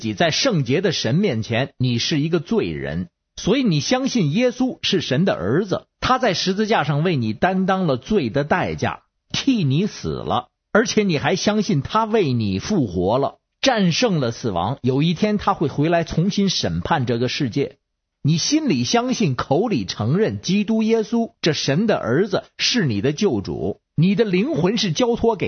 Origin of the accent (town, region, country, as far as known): Beijing, China